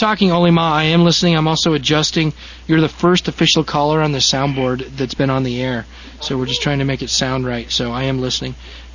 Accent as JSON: {"language": "English", "region": "Colorado", "country": "United States", "tie": "born or raised there", "said": "I grew up in Colorado. They're just loaded with Mormons."}